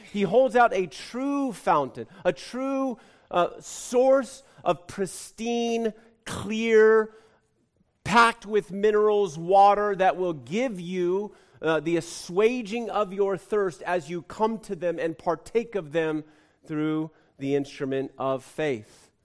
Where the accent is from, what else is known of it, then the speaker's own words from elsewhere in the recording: United States; I'm an American, gosh darn it, nobody's going to tell me what to do.